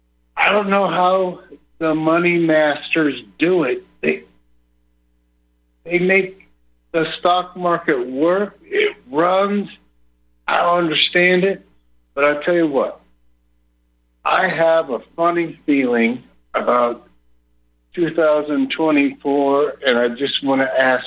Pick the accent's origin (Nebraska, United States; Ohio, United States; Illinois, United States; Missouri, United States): Nebraska, United States; Omaha; from Omaha, Nebraska.